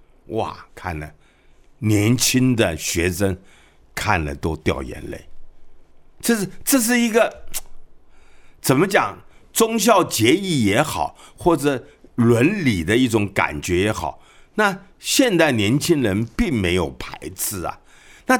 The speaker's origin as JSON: {"language": "Chinese", "country": "Taiwan", "tie": "born there", "said": "我是外二代，我是台湾出生的外省第二代，那我的父母都是大陆上来的嘛"}